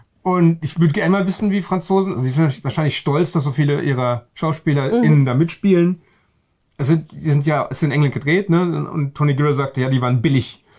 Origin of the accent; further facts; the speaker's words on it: Baden-Württemberg, Germany; ich komme aus dem Schwarzwald, nahe des Rheins. Wir sind als Kind sind wir oft in Frankreich. Bei uns in der Schule musste man ab Klasse 3 Französisch lernen. Ich bin aktiv ganz schrecklich in Französisch, aber ich verstehe es.